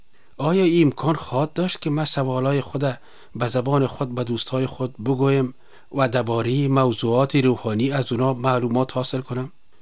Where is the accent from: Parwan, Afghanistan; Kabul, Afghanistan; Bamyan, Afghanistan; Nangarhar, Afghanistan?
Kabul, Afghanistan; moved away; در شهر کابل تولد و بزرگ شدیم.